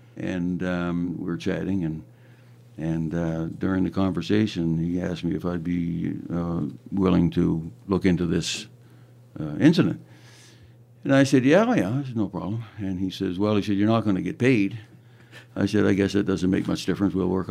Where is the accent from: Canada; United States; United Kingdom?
Canada; Moncton, New Brunswick; I'm originally from Moncton, New Brunswick.